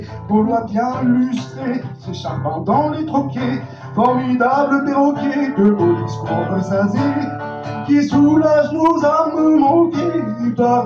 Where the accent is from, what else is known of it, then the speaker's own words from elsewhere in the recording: Châteaudun, Centre-Val de Loire, France; je suis originaire de Châteaudun, que vous connaissez tous, petite commune